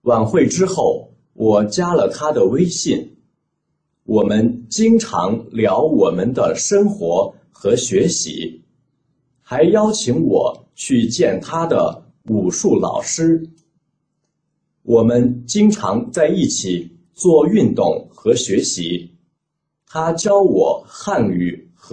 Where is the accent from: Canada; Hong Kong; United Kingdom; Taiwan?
United Kingdom; Chinese is a second language; now in Beijing, China; 我来自英国，现在在北京大学学习。